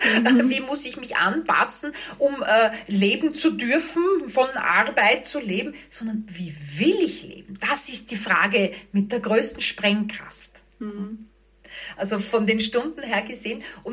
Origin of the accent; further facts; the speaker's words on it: Vienna, Austria; Ja, ich bin eine geborene Wienerin.